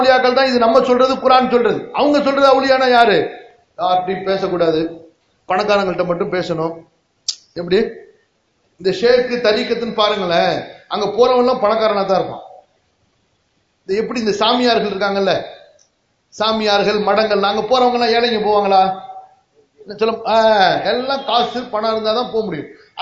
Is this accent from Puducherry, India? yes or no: yes; Karaikal, Puducherry, India; நான் வந்து காரைக்காலை சேர்ந்தவன், புரியுதா?